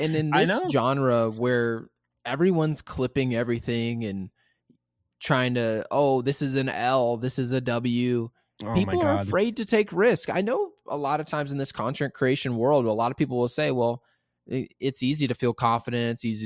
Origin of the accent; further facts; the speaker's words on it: West Coast, United States; I'm from the West Coast. I didn't know this was happening.